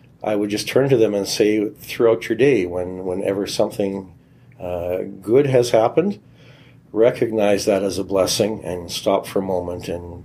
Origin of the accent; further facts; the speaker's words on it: Edmonton, Alberta, Canada; born there; I was born here in Alberta and up in the Edmonton area. I was baptized as Ukrainian Catholic, so I lived the faith right from the very beginning.